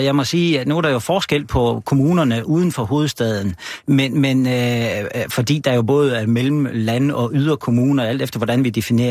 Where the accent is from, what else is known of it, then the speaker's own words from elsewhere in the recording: Lemvig, Central Denmark Region, Denmark; der er jo forskel på, om man har over 1000 indbyggere per kvadratkilometer, som Albertslund eller Lemvig, hvor jeg kommer fra, hvor vi taler 40.